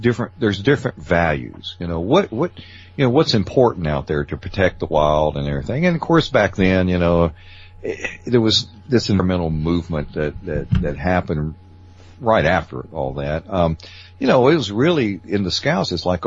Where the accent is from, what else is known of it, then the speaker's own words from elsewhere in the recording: Tennessee, United States; But, you know, you got to understand, I'm a Southerner, and we don't get cold.